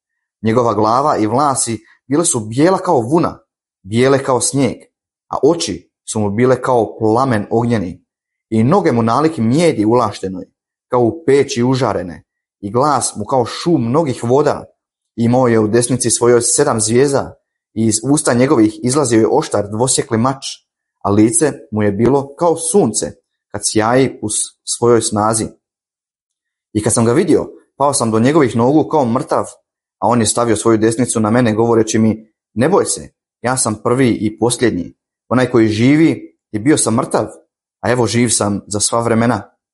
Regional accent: Osijek-Baranja County, Croatia; Jer ja sam iz Slavonije, ja sam iz Osječko-baranjske županije, kod Osijeka

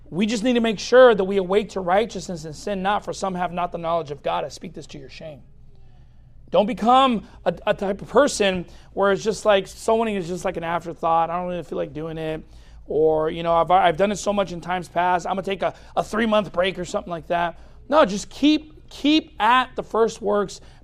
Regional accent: Long Beach, California, United States; Or look, I grew up in Long Beach, so I know what weed smells like

